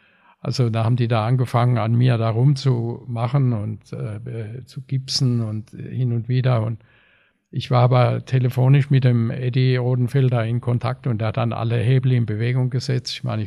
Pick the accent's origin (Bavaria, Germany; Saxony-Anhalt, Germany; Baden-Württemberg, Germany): Baden-Württemberg, Germany; Mannheim; ich bin Mannheimer